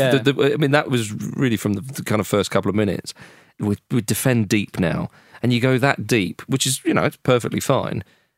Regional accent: England, United Kingdom; You know, to me, as an Englishman, that's quite an iconic celebration when Williams is celebrating.

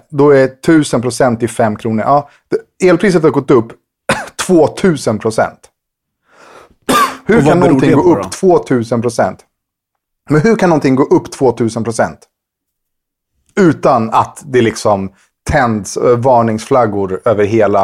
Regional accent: Sweden; moved away; jag var hemma i Sverige i förrgår

